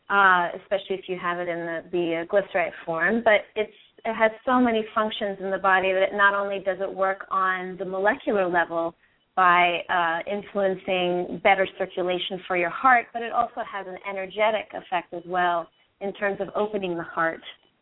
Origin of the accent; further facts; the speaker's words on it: Colorado, United States; It's interesting because, you know, I'm originally from Colorado, and during my breaks from school, I would go home and visit.